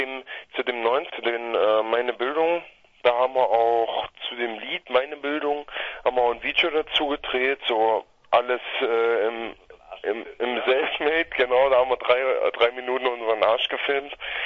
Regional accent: Erfurt, Thuringia, Germany; die übrigens aus Erfurt sind, wo ich auch hier bin, aus der Nähe von Stotternheim

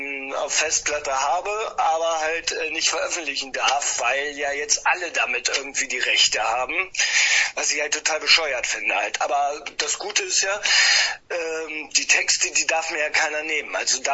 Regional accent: Einbeck, Lower Saxony, Germany; now in Lübeck, Germany; wir sind damals zu einem Konzert hier in meine alte Heimatstadt Einbeck gefahren

